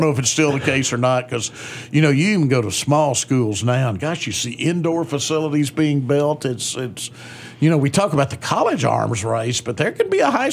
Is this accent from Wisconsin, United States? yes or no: no; Arkadelphia, Arkansas, United States; David Carpenter and I grew up together in Arkadelphia.